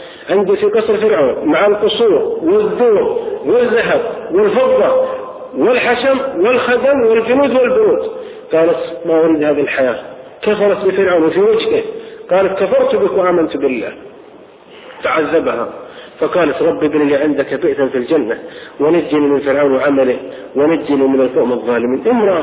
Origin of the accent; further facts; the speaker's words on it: Riyadh, Riyadh Province, Saudi Arabia; عندنا في الرياض حضرت جنازة أكبر تاجر في الرياض قبل 5 أشهر